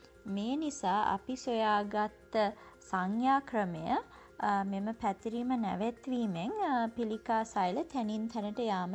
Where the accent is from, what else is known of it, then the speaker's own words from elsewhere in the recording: Colombo, Western Province, Sri Lanka; moved away as an adult; also born or lived in Australia; මම ඉපදුනේ ඕස්ට්‍රේලියාවේ. ප්‍රාථමික අධ්‍යාපනය ශ්‍රී ලංකාවේ කොළඹ සෙන්ට් රිචඩ්ස් කන්වෙන්ට් වල. ඉන් පසු මම කොළඹ ස්ටැෆර්ඩ් ඉන්ටර්නැෂනල් ස්කූල් එකේ තමයි ලන්ඩන් ඕලෙවල් සහ ඒලෙවල් කරේ.